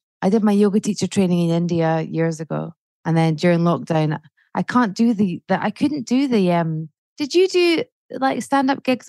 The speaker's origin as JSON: {"language": "English", "town": "Edinburgh", "region": "Scotland", "country": "United Kingdom", "tie": "born or raised there", "said": "I grew up in Edinburgh. My first Edinburgh Festival was when I was 10. So 1983."}